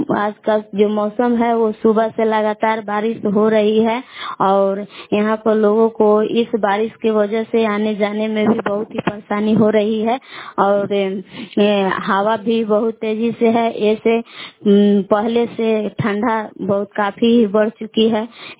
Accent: Bilan, Bihar, India; ग्राम बिलान जिला कैमूर भभुआ के निवासी हूँ।

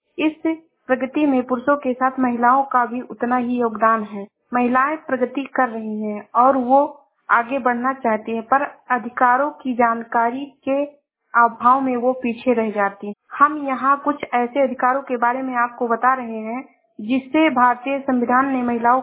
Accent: Uttar Pradesh, India; मैं जिला श्रावस्ती से हूँ।

